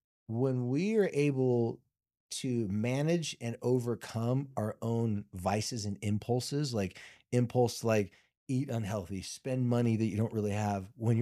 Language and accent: English; Carlsbad, United States; When I lived in my hometown in Carlsbad, I never went on vacations.